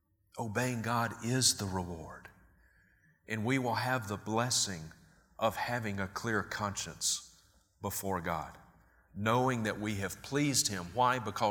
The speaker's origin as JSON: {"language": "English", "region": "Mississippi", "country": "United States", "tie": "born or raised there", "said": "And I grew up in Mississippi. I'm from the Deep South. And I grew up in, it's the buckle of the Bible Belt, if you will."}